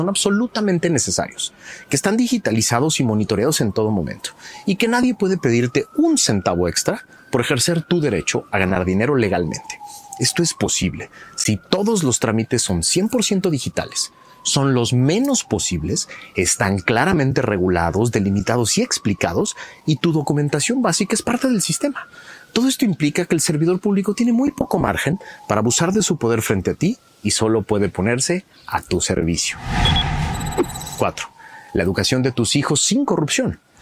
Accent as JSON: {"language": "Spanish", "country": "Mexico", "said": "Somos los mexicanos que no creemos que podemos vivir diferente"}